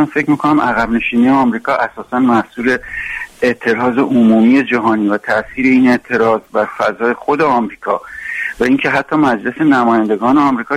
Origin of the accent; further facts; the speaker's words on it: Iran; این واقعیت ما ایرانی هستیم و ایرانی هستیم